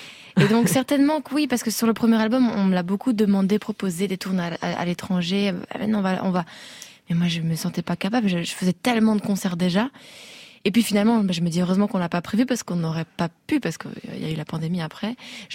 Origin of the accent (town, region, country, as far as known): Belgium